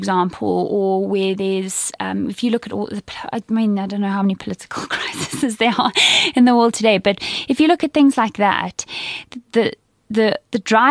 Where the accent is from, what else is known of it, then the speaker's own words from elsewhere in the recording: Zimbabwe; now in South Africa; I come from Zimbabwe